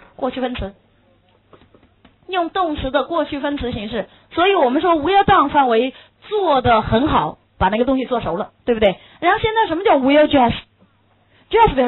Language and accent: Chinese; China; 我们中国人这像什么蹦极啊，那什么甩到天上又落下来的这些概念全是从外国来的。